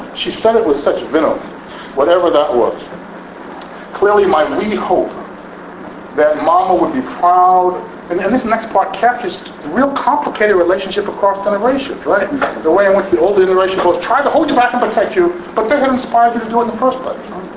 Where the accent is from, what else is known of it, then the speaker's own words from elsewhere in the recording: Alabama, United States; Now I'm from Alabama. I've been in Alabama all my life.